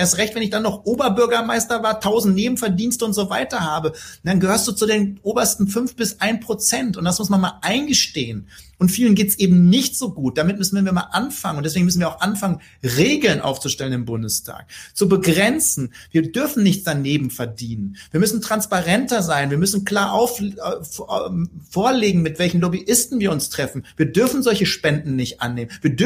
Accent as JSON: {"language": "German", "town": "Dortmund", "region": "North Rhine-Westphalia", "country": "Germany", "said": "ich komme aus Dortmund"}